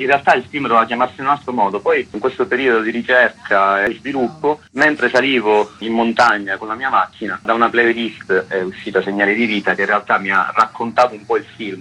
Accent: Sicily, Italy; In più sono siciliano

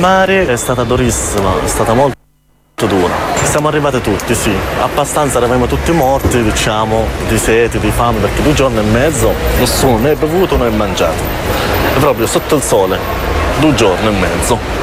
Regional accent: Palestine; Italian is a second language; now in Italy; Se io trovo una possibilità per tornare nel mio paese, ritorno domani. Certo che torno in Palestina.

